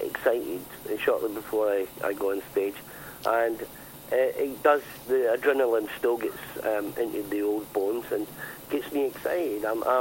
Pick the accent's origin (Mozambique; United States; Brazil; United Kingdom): United Kingdom; Scotland; we come from Scotland